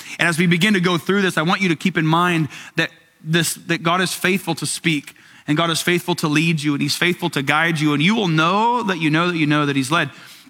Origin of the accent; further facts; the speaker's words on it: Crawfordsville, Indiana, United States; I grew up in Crawfordsville, Indiana, 60 minutes west of here.